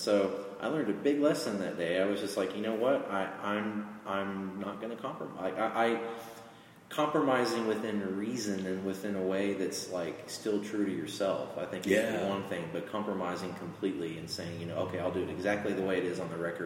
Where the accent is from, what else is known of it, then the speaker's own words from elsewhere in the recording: Oklahoma, United States; I was playing with some local bands in the Chandler, Lincoln County area, because I'm from Lincoln County, I live in Stroud.